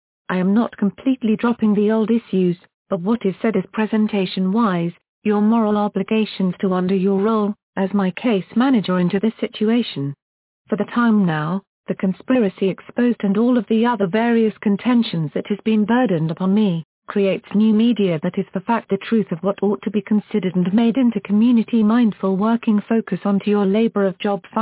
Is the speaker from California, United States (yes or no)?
yes; San Bernardino, California, United States; born there; I was born on September 1, 1965 in San Bernardino, California.